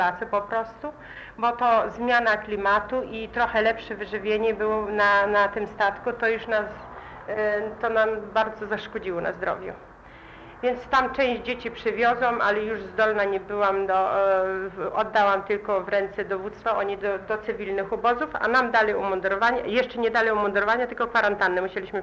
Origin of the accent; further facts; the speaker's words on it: Ternopil, Ternopil Oblast, Ukraine; moved away as an adult; Ja pochodzę z Tarnopola, z miejscowości.